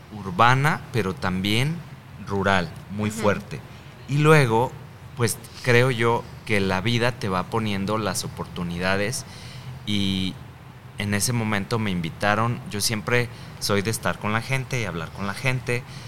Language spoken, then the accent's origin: Spanish; Jalisco, Mexico; Yo no me considero ni siquiera tapatío, aunque nací aquí y crecí en el pueblo.